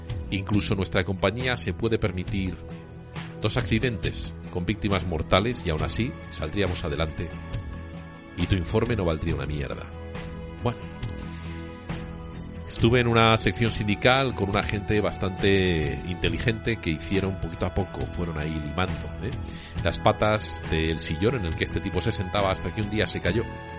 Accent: Spain; also born or lived in United States; En los años 90 me tuve que ir fuera de España 5 años a estudiar a Estados Unidos

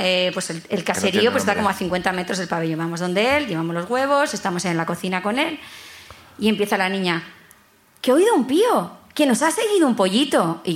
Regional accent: Bilbao, Basque Country, Spain; Sí, sí, soy de Bilbo, yo vengo legal. Yo no vengo de otro municipio.

